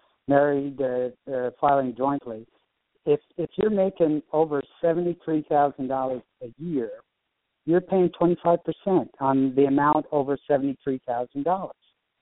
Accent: Canada; because I'm originally from Canada

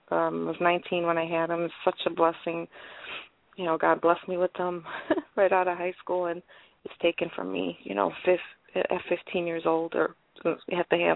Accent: Cicero, Illinois, United States; I'm from Illinois, Cicero, Illinois. We're close to we're like 6 miles away from Chicago, Illinois.

